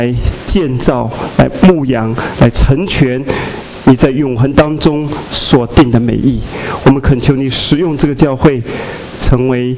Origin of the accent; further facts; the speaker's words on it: Ningbo, Zhejiang, China; moved away as an adult; now in Changchun, China; 那我是从东北长春过来的，我老家是浙江宁波人。94年到长春读书，96年在那边蒙恩得救